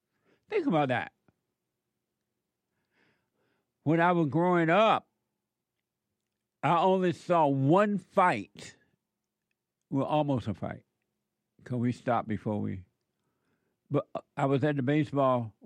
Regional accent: Alabama, United States; I remember when I was growing up. Number one, I'm growing up in Alabama there.

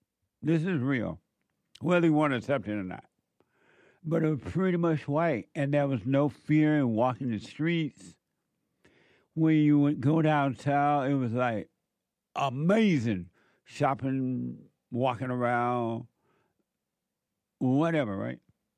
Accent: Alabama, United States; I did not know growing up in Alabama, oh, fun, on the plantation, it was amazing.

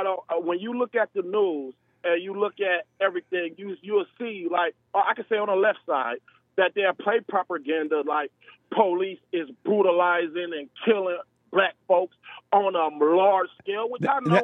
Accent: Lansing, Michigan, United States; born there; I was born in Lansing, Michigan in the early 80s, where it wasn't Detroit.

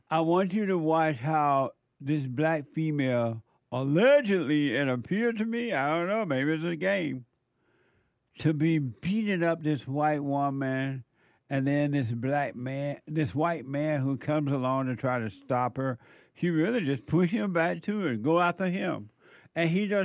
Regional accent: Alabama, United States; it wasn't like this when I was growing up in Alabama

